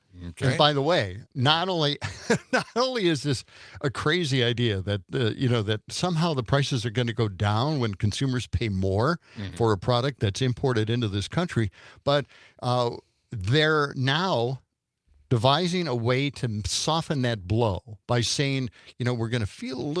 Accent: Milwaukee, Wisconsin, United States; I'm from Milwaukee originally, and I love the way Dom always defends Milwaukee.

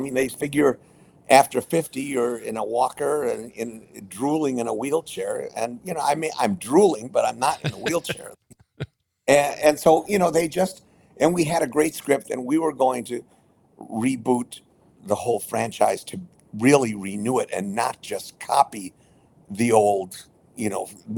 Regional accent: Wisconsin, United States; So yeah, because I'm from Wisconsin, I love trees.

